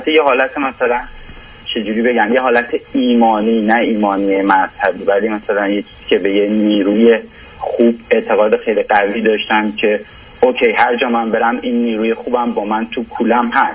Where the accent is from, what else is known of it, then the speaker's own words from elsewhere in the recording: Iran; moved away as an adult; now in Toronto, Canada; تو ایران داروسازیمو خوندم و مدرکمو گرفته بودم، اومدم تورنتو اینجا مدرکمو مثلا ایوالوییت کردم و الانم به عنوان فارماسیست دارم کار میکنم.